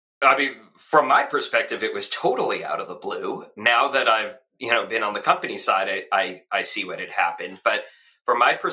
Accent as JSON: {"language": "English", "town": "Oakland", "region": "California", "country": "United States", "tie": "born or raised there", "said": "It turned out that we had friends in common because I grew up in Oakland."}